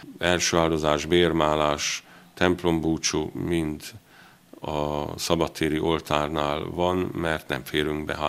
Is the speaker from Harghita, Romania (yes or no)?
yes; Ciceu, Harghita, Romania; Csíkszentmiklóson születtem, ez Csíksomlyótól 10 kilométerre